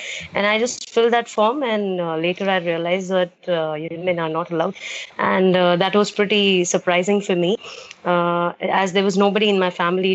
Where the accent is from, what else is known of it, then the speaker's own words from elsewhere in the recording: Indore, Madhya Pradesh, India; English is a second language; So I am from Indore, and it is in Madhya Pradesh, the center of India